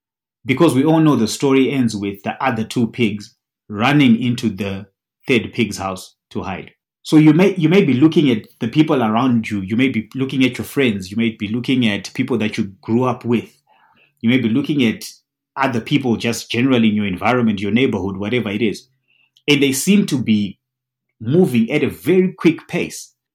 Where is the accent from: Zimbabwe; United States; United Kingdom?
Zimbabwe; Now, I come from Zimbabwe where houses were built using brick. And personally, I grew up in a house that was bought by my parents in 1984.